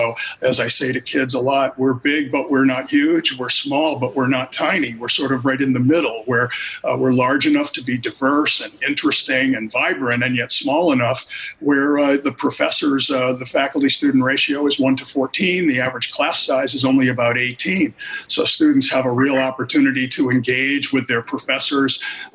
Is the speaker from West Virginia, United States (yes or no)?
no; Maine, United States; I grew up here in Maine, in about a half an hour north of here in a small town.